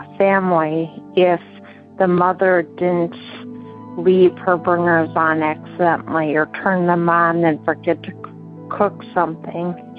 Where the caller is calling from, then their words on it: Appleton, Wisconsin, United States; I'm calling from Appleton, Wisconsin, your home state